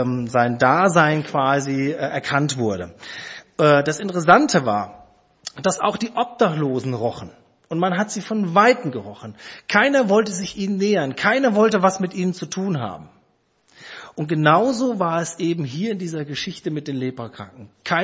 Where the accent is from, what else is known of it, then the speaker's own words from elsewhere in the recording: Frankfurt, Hesse, Germany; Ich bin Frankfurter, das kannte ich.